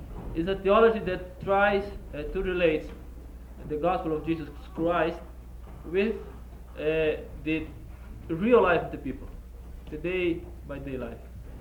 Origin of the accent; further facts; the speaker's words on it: Brazil; I'm from Brazil.